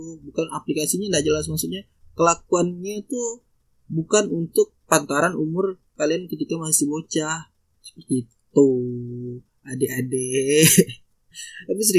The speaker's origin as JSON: {"language": "Indonesian", "town": "Pontianak", "region": "West Kalimantan", "country": "Indonesia", "tie": "born or raised there", "said": "aku pakai bahasa Pontianak karena aku mau cerita tentang keseharian aku dulu waktu kecil di Pontianak."}